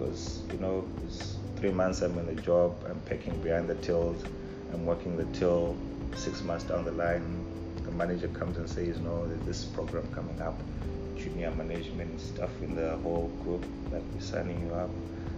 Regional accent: Harare, Zimbabwe; also born or lived in Nyanga; Well, I grew up in Zimbabwe. I grew up in Harare. Born in a small town called Nyanga, but I stayed with my dad in Harare for most part of my life.

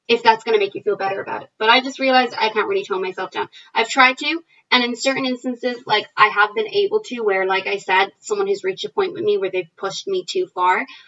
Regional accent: Ireland; So I'm born and raised here in Ireland my whole life, so, you know, obviously I'm Irish, and then my parents are Egyptian, so I'm Egyptian.

